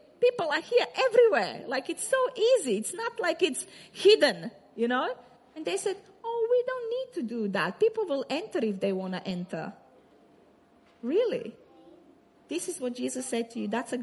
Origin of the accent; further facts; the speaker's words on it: Croatia; English is a second language; By the way, when I was growing up in Croatia, when I was 13 years old, we would expel people from coloring hair from the church.